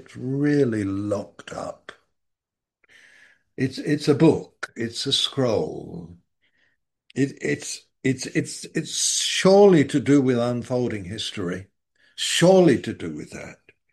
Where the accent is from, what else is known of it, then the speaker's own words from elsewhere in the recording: London, United Kingdom; born there; I was born here in London. Funnily enough, not far away. Do you know I was born not far away from where I happen to be sitting right now, less than a mile?